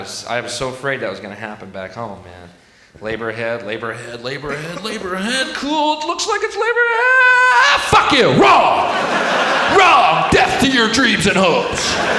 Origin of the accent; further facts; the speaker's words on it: United States; I am an American. Americans love carnage. We love death, folks.